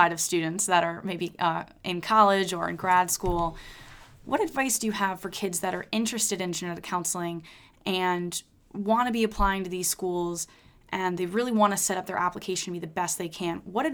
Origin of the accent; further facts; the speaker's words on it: Connecticut, United States; Labs in high schools and middle schools, I didn't have that many, and I'm from Connecticut